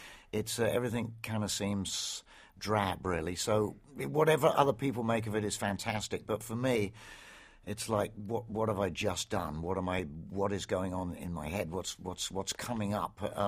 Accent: England, United Kingdom; growing up in England, it was around the late 60s and 70s

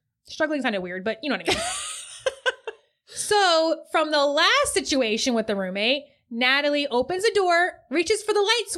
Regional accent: New York, United States; Maybe because I'm from New York, we don't trust people, but.

